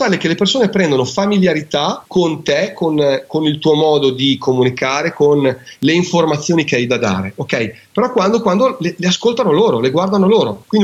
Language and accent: Italian; Emilia-Romagna, Italy; accent: Romagnol; come nel mio, è come romagnolo e si sente.